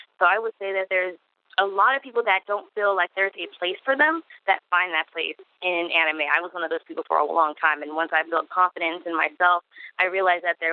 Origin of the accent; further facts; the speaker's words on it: Pittsburgh, Pennsylvania, United States; now in California, United States; I hail from Pittsburgh, Pennsylvania. I rep the Berg. I moved a couple of years to California